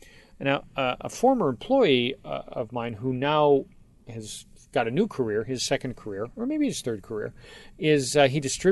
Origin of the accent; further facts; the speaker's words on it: Chicago, Illinois, United States; accent: Chicago; raising my voice and really punching up my Chicago accent